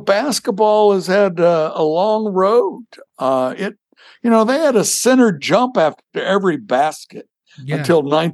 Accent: the South, United States; Now, I'm a Southerner. I'm a graduate of Virginia Military Institute.

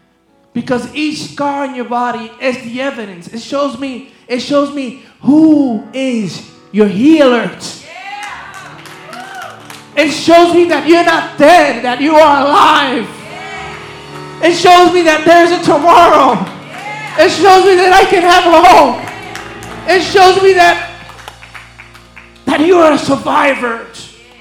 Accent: Puerto Rico; I was in my hometown, Puerto Rico, and I was in this traffic light with a friend of mine.

